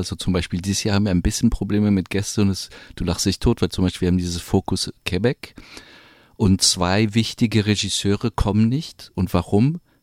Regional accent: France; German is a second language; Also, weil als Franzose, das ist so Urfranzösisch

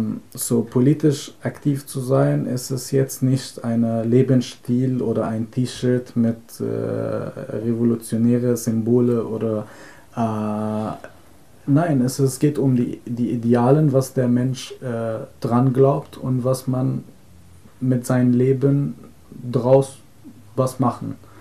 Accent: Egypt; born there; German is a second language; Also ich sehe mich selbst auch teilweise als Afrikaner, weil ich bin in Ägypten geboren und Ägypten ist in Afrika.

